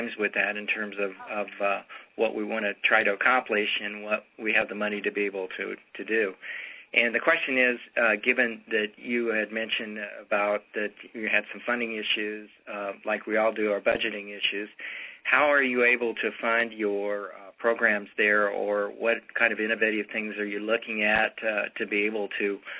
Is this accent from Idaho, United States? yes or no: yes; Idaho, United States; I'm from Idaho